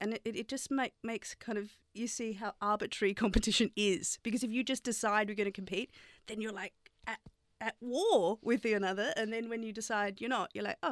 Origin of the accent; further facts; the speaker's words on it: Queensland, Australia; I don't think we've ever even lived in Parramatta. We're like from Queensland, but that's our team.